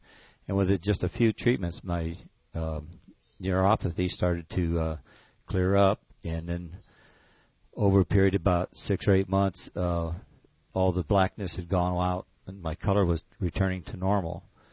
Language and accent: English; Norwalk, United States; Okay, I'm from Norwalk, and I work construction